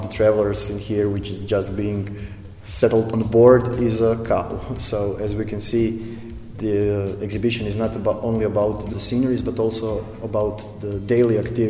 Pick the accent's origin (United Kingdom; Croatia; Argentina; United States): Croatia; Zagreb, City of Zagreb; because I am from Zagreb and this is the Zagreb as I have never had chance to see it that way.